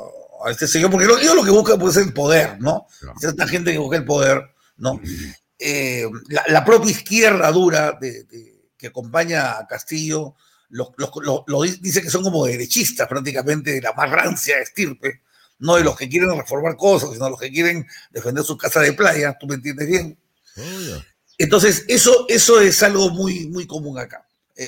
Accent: Peru; Los peruanos no somos un país rico, para empezar.

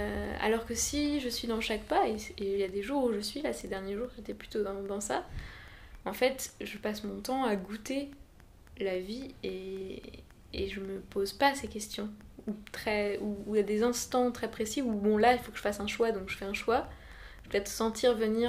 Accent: Paris, Île-de-France, France; En tant que Français, Parisien, on se plaint souvent, surtout Parisien, on se plaint souvent d'être à Paris

